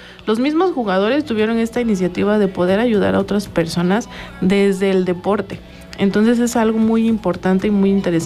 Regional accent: Mexico; es parte ya de nuestra identidad como mexicanos, que ya lo tenemos muy, muy, muy arraigado en nuestro ser

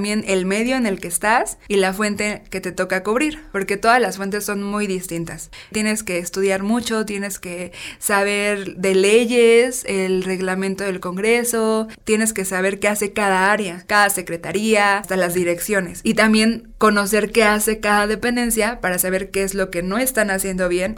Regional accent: Cuernavaca, Morelos, Mexico; born there; soy morelense de nacimiento, nací en Cuernavaca, Morelos, un 1 de agosto de 1992. Justo este año voy a cumplir 30.

